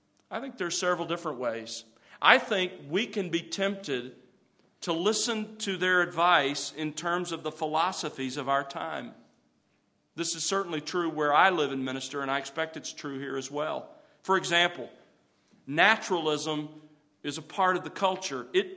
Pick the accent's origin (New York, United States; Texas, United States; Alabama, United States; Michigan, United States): Alabama, United States; When I was growing up in South Alabama, where I grew up there on the Gulf of Mexico, our family owned an old World War II Jeep.